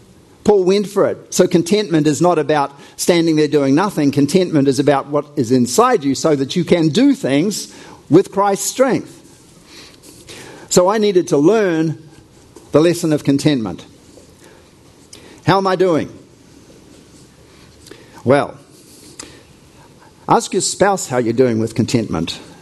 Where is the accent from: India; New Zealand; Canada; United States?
New Zealand; I come from New Zealand, and we have a lot of cows in New Zealand. When I grew up, there were 4 cows for every human.